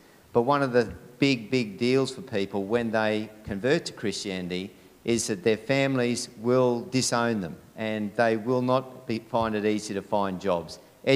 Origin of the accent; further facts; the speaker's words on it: Queensland, Australia; born north of the border in Queensland, and so that's always stuck with me. And so even though I've been in New South Wales for 30 years, I still feel as a Queenslander does